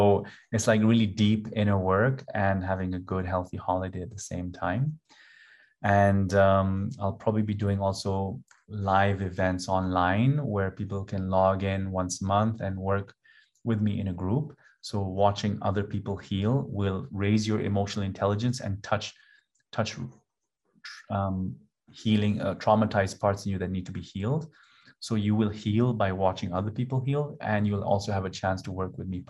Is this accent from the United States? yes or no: no; Kenya; born there; also born or lived in Canada; I'm in Kenya. I was born in Kenya.